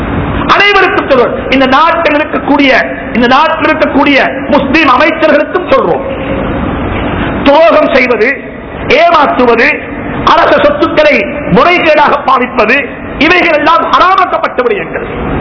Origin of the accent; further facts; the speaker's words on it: Sri Lanka; இந்த நாட்டுக்கு சொந்தக்காரர்கள் நாங்கள் ஸ்ரீலங்கன்ஸ்